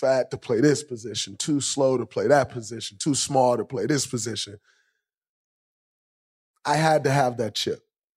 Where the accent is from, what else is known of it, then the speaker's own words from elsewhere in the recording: Michigan, United States; Because for me, growing up in Michigan, we all see Oklahoma